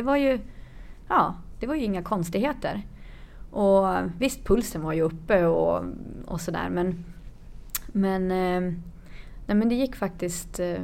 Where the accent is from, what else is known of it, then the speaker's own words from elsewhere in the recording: Ånge, Västernorrland County, Sweden; ett band hemma i Ånge där jag kommer ifrån, eller där jag vuxit upp